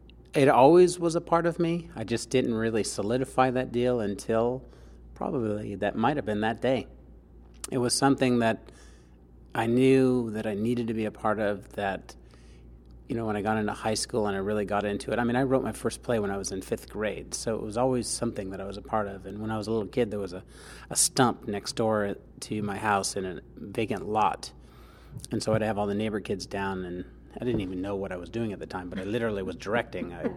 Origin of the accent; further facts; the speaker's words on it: Detroit, Michigan, United States; I believe I was in 10th grade, and I'm originally from the Detroit area.